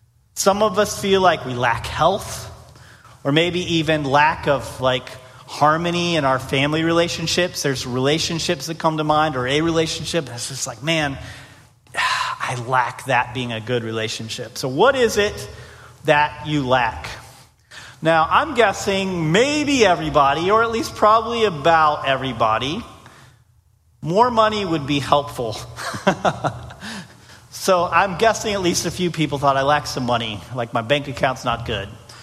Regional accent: Danville, Illinois, United States; he was a pastor from my hometown of Danville, Illinois.

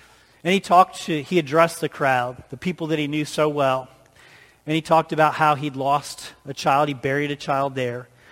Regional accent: Illinois, United States; I'm from Illinois, which is called the Land of Lincoln, and I love history.

